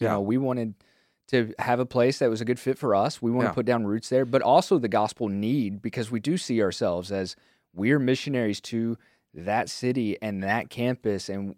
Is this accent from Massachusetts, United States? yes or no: no; Kentucky, United States; Like for example, I'm a dude from Kentucky. I probably wouldn't do well in Boston.